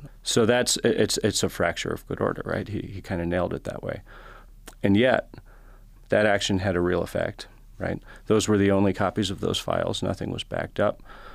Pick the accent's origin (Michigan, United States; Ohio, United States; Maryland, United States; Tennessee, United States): Maryland, United States; Baltimore; I grew up in Baltimore.